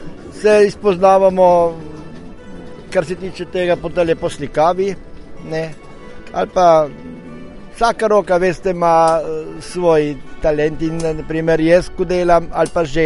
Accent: Ribnica, Southeast Slovenia, Slovenia; prihajam iz Ribnice

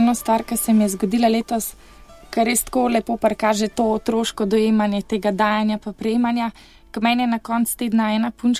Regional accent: Logatec, Inner Carniola–Karst, Slovenia; also born or lived in France; sicer sem iz Logatca, ampak sem imela tak urnik na faksu, da drugače ni šlo

